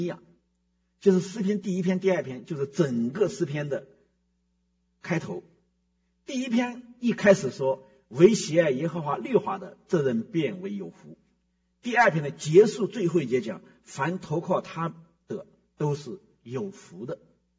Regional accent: China; 我们中国人很喜欢福吗？

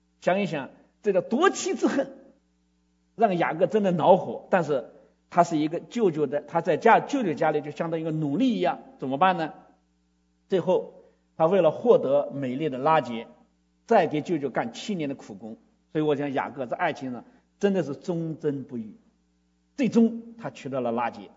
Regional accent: China; 我觉得这跟我们中国人倒有点像，真的是会算

